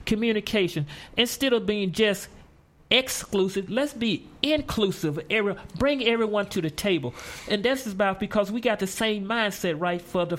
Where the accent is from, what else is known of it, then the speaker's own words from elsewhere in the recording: Mississippi, United States; Yes, I'm originally from Mississippi.